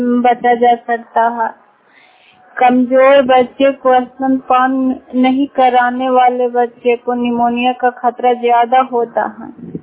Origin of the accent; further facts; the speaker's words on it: Badiha, Bihar, India; मैं बड़ीहा गांव से हूँ, बूथा खास पंचायत नगर नौसा ब्लॉक से।